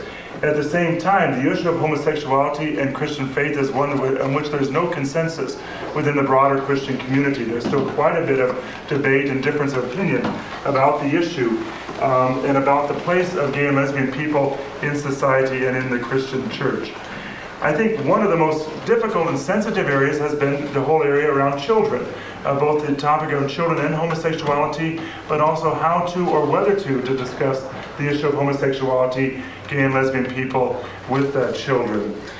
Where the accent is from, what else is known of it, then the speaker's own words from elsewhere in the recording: Des Moines, Iowa, United States; One little incident of this, I come from Des Moines, Iowa.